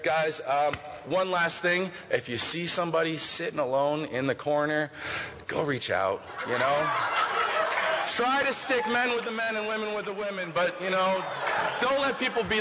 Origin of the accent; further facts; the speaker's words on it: Boise, Idaho, United States; I'm an alcoholic from Boise, Idaho.